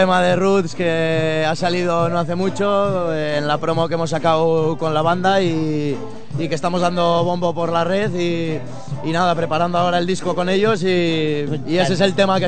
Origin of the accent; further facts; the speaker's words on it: Laredo, Cantabria, Spain; Yo soy de Laredo. Lo que pasa es que voy rulando por. Estaba anclado ahí en Pamplona. Me he ido moviendo también. Ahora me voy a bajar a Málaga. Tengo allí a mi moza.